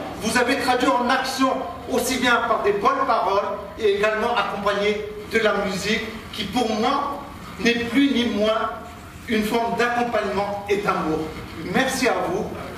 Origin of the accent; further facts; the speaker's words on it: France; écoutez, vous me surprenez parce que chez nous en France